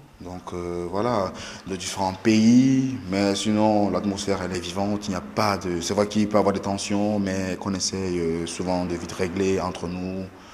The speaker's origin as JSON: {"language": "French", "country": "Cameroon", "said": "moi je suis camerounais et puis ça fait qu'on ne peut pas dialoguer."}